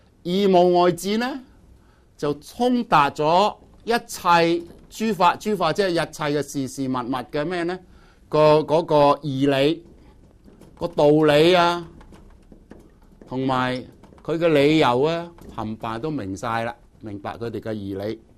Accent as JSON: {"language": "Cantonese", "region": "Guangdong", "country": "China", "said": "我哋廣東人咧俗話即係玉皇大帝啊"}